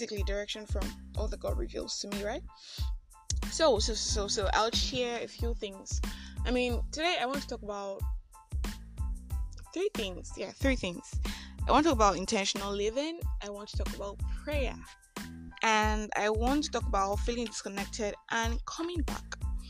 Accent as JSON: {"language": "English", "region": "Enugu State", "country": "Nigeria", "said": "this is another episode of Just Talk."}